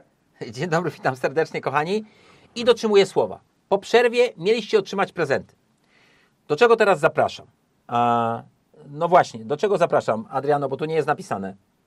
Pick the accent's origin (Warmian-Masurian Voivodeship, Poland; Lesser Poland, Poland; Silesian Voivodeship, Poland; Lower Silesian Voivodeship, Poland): Lesser Poland, Poland; Kraków; jestem z Krakowa, dlatego tak skracam do se